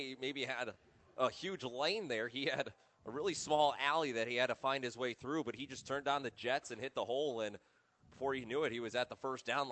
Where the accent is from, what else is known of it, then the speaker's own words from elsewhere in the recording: Indiana, United States; And this is a very similar offense to one that we faced back in my hometown in Northwest Indiana.